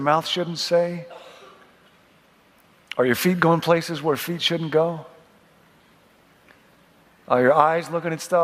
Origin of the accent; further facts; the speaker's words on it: Rockford, Illinois, United States; I grew up in Rockford, Illinois. Not the dance capital of the world. I grew up in a Baptist church and a Swedish family, and so I never danced.